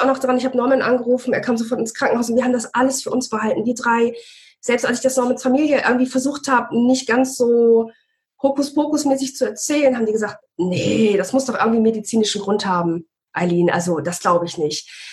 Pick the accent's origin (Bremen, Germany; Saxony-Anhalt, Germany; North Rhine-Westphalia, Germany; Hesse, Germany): Bremen, Germany; wir kommen ursprünglich aus Bremen